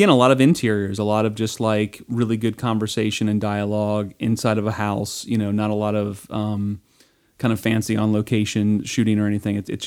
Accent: Ohio, United States; I grew up in Ohio, so I kind of understand what it is that you're referring to.

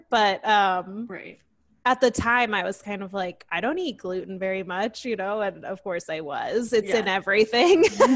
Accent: Seattle, Washington, United States; also born or lived in Colorado / Texas; now in Eagle, United States; So I am from Seattle, Washington. I have moved around quite a bit to Colorado, Texas, and now I am right outside of Boise, Idaho, in a little town called Eagle.

